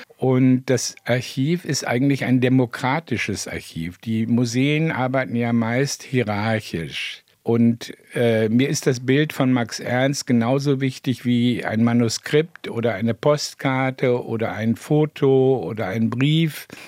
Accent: Italy; Das war ja immer meine Ambivalenz als Italiener mit diesem exotischen Namen.

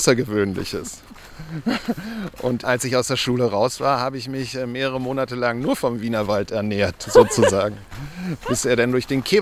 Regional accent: Berlin, Germany; Dann sind wir dort, wo ich aufgewachsen bin

